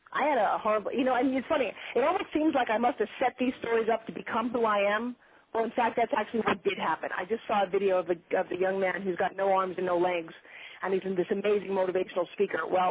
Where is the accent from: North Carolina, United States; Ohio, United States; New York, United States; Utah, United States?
New York, United States; I was talking like this because I came from New York.